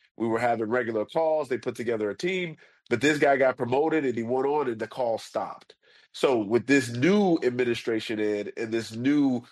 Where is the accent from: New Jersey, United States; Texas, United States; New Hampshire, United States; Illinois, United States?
Illinois, United States; Chicago; I'm a Chicagoan. I'll support whatever Chicago team wins.